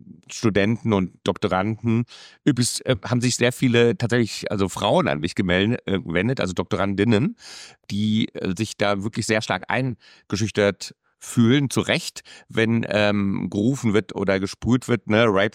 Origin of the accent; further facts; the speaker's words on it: Frankfurt, Hesse, Germany; also ich komme aus Frankfurt